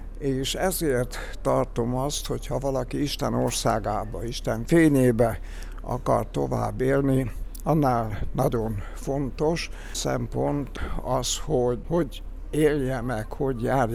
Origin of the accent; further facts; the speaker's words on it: Püspökladány, Hajdú-Bihar, Hungary; born there; Püspökladány a szülővárosom